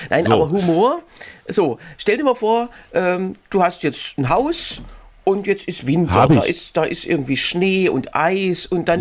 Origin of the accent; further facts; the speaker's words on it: Germany; das macht mich als Deutscher auch richtig stolz, muss ich sagen. Wir Deutsche bauen jetzt das Gesundheitssystem in Syrien auf.